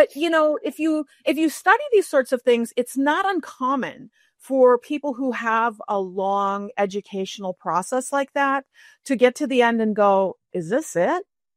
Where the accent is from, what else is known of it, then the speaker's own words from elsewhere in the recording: Bloomington, Minnesota, United States; But I grew up in Minnesota, Bloomington, Minnesota. I will always be from Minnesota in spite of the fact that I haven't lived here full time since my late 20s.